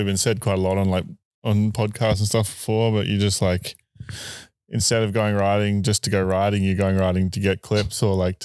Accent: Australia; moved away as an adult; now in Queenstown, New Zealand; growing up in Australia, all it is racing, really. Like, it's only just sort of now starting to become not. I haven't been back to, like, lived in Australia for probably 7 years now. I live in Queenstown.

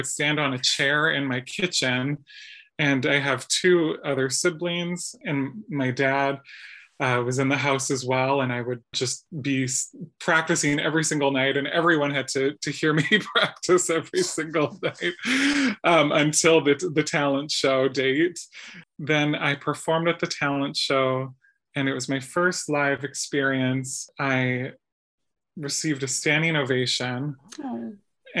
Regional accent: Thunder Bay, Ontario, Canada; now in Toronto, Canada; I grew up in Thunder Bay from, you know, 0 to 17.

